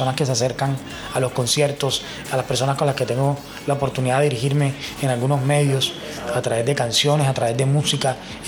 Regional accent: Cartagena, Bolívar, Colombia; Invito a un gran amigo que es … que es de mi tierra, Cartagena

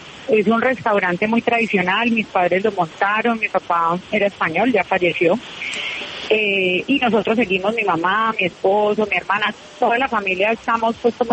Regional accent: San Andrés, San Andrés and Providencia, Colombia; Yo no nací en San Andrés, pero me trajeron muy pequeña.

